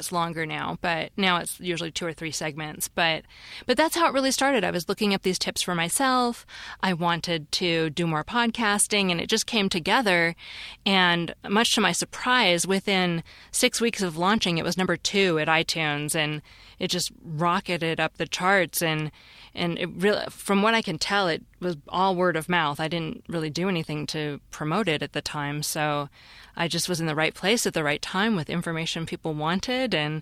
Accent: Seattle, Washington, United States; when I was growing up in Seattle, my mom would say, oh, let's just do a quick and dirty job on these dishes

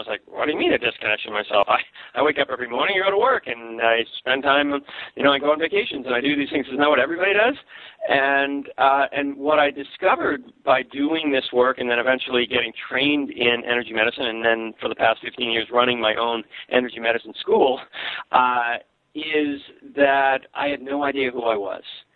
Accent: Northeast, United States; as a kid growing up in America and in the Northeast

